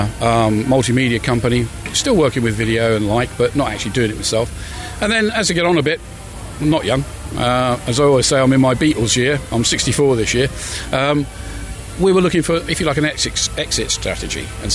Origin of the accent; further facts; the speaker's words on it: East of England, United Kingdom; as a young lad, I'm from Essex, middle of nowhere, not even a hamlet, just a cottage.